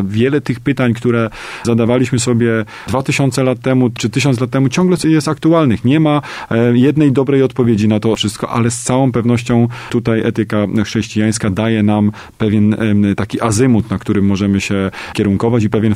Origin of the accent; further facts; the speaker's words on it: Wieluń, Łódź Voivodeship, Poland; pochodzę z archidiecezji częstochowskiej tutaj, spod Wielunia, prawda? Więc dla mnie i Matka Boska Jasnogórska, i Kościół katolicki ma kluczowe znaczenie w jakby w tworzeniu mojej własnej tożsamości.